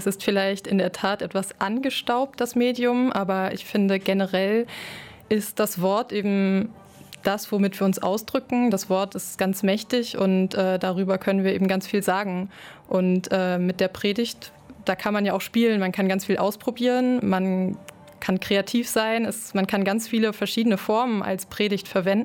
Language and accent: German; Lower Saxony, Germany; Wir kommen aus Westniedersachsen.